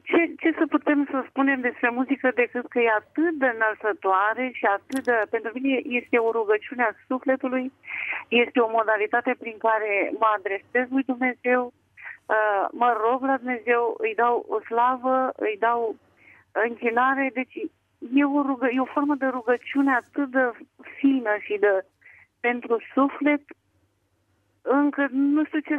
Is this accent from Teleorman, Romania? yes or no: yes; Alexandria, Teleorman, Romania; din Alexandria.